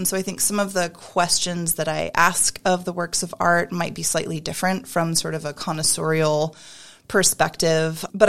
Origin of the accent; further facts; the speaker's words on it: New England, United States; I grew up in New England and spent a lot of summers in Maine and had regularly visited the museum growing up.